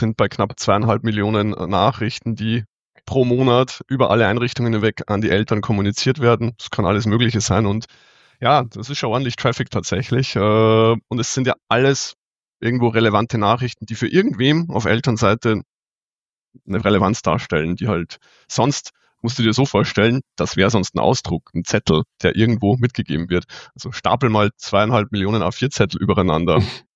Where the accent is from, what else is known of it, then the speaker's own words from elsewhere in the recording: Austria; moved away as an adult; now in Munich, Germany; Ich bin ursprünglich aus Österreich, aus der Nähe von Salzburg, ein kleines Dorf. Vielleicht kennt jemand den Attersee oder den Mondsee. Superschöne Gegend. Und bin aber vor 14 Jahren nach München gegangen tatsächlich. Und da wohne ich auch immer noch. Bin aktuell 44 Jahre alt